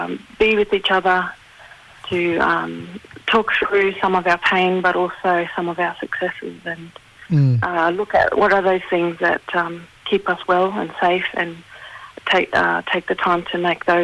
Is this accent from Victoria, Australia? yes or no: no; Cairns, Queensland, Australia; born or raised there; also born or lived in Thursday Island; now in Canberra, Australia